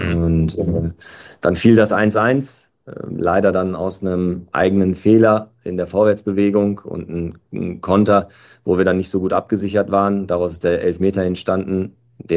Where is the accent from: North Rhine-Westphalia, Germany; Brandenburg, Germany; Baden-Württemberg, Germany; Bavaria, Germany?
North Rhine-Westphalia, Germany; Quelle; wir waren bei einem Testspiel in meinem Heimatort in Quelle